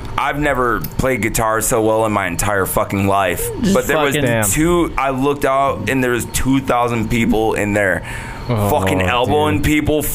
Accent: Canada; I'm extra Canadian, so like I say.

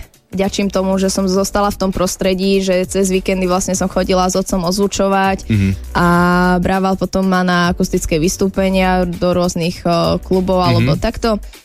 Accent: Rožňava, Košice Region, Slovakia; keďže som z Rožňavy a väčšinou sa všetky veľké veci dejú v Bratislave, tak určite tam si dávam niekoľko hodín predstih

